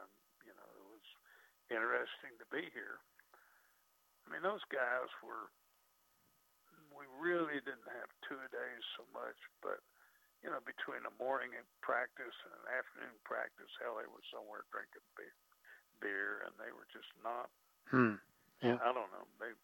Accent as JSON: {"language": "English", "town": "Augusta", "region": "Georgia", "country": "United States", "said": "Because he asked me where I was from, and I said, well, you know, Augusta, Georgia."}